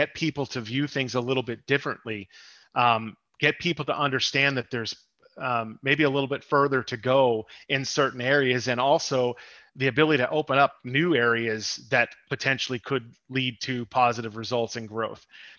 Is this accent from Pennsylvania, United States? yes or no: no; Massachusetts, United States; I'm originally from the South Shore of Boston.